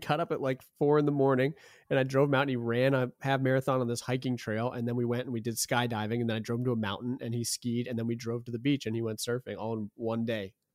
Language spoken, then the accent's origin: English; Pennsylvania, United States; now in Los Angeles, United States; I grew up out in Pennsylvania, well outside Philadelphia. So I, it's not quite Midwest, but it's closer than Manhattan.